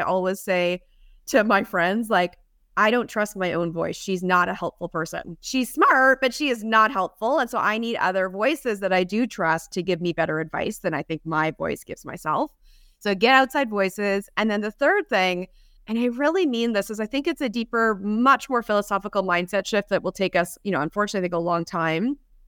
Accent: Canada; I'm a Canadian, so I always have to clarify for global audiences

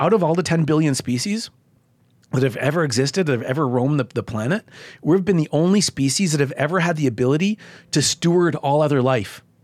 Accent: Canada; I'm a Canadian.

